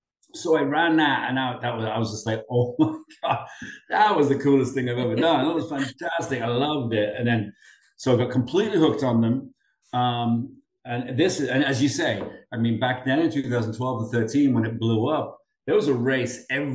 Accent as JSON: {"language": "English", "town": "Newcastle", "region": "North East England", "country": "United Kingdom", "accent": "Geordie", "moved": "yes", "said": "You wouldn't believe I'm a Geordie from the West End of Newcastle."}